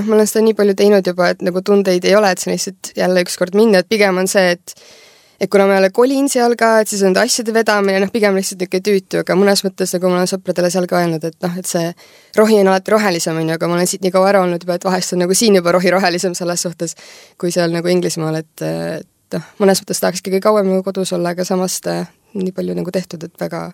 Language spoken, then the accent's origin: Estonian; Saare County, Estonia; isegi kui väljamaal küsitakse, kus sa pärit oled, et siis on eestlane, aga ma olen saarlane selles suhtes, et kunagi pensioni pole saaks ikkagi vähemalt nagu Saaremaal tagasi saada